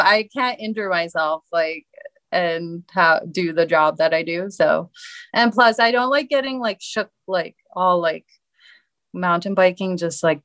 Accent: Turkey; I'm originally from Turkey, and Turkish people are known for being obsessed with cats.

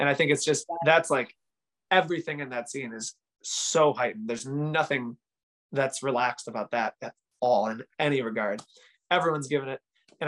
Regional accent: Chicago, Illinois, United States; and I'm from Chicago, and I was actually living with my parents at the time because I moved out of my apartment when I got the tour.

